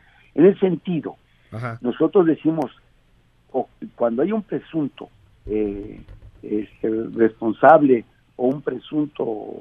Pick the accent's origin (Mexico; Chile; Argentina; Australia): Mexico; Oaxaca; yo soy indígena, soy zapoteco, de Oaxaca